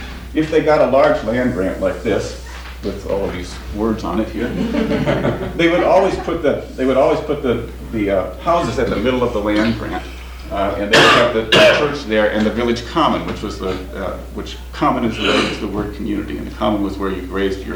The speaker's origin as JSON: {"language": "English", "country": "United States", "said": "I'm probably more interested in my life as an American in personality."}